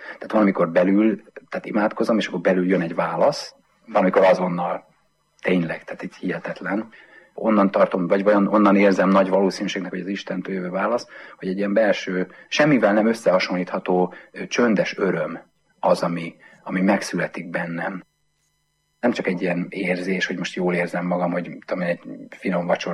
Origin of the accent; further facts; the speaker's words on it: Tahitótfalu, Pest, Hungary; én az erdő szélen nőttem föl Tahiban, a Pilisben